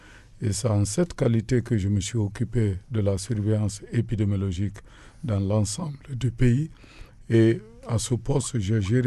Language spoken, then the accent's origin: French; Nzérékoré, Nzérékoré Region, Guinea; also born or lived in Conakry; je suis né dans le sud du pays, dans une préfecture qu'on appelle Zérékouré, le 8 juin 1954, où j'ai passé mes écoles primaires. C'est en 1965 que j'ai quitté le sud du pays pour la capitale